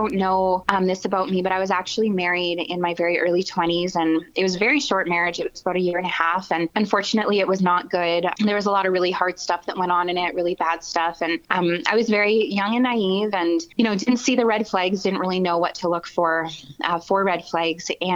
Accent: Canada; the whole being a Canadian wasn't a factor

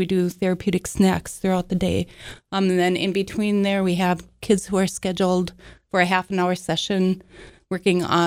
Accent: Jamestown, United States; I am from Jamestown originally, so I haven't moved very far in my life.

